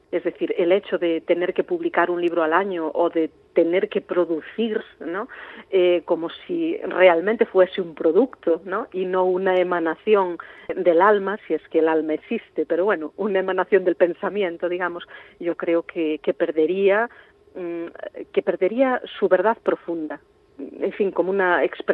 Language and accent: Spanish; Galicia, Spain; first language Galician; Spanish is a second language; mi lengua materna es el gallego y, por lo tanto, es mi lengua de creación, de pensamiento, es en la que vivo y la lengua en la que sueño y en la que estoy criando a mi hija.